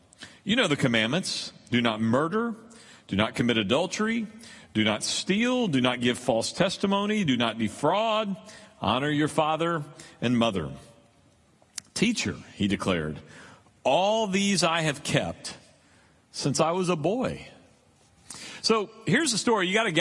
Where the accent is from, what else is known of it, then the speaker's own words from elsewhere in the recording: Texas, United States; as Texans, we grew up on Whataburger and the phrase, "Remember the Alamo."